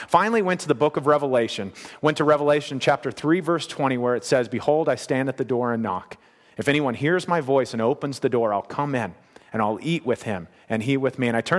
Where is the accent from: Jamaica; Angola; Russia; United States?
United States; Kentucky; I grew up in Kentucky. The whole state smells like cigarette smoke